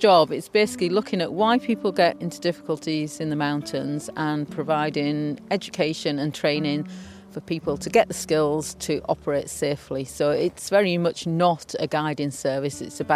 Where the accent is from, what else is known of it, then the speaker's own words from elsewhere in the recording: Yorkshire and the Humber, United Kingdom; I was brought up here on the North Yorkshire Moors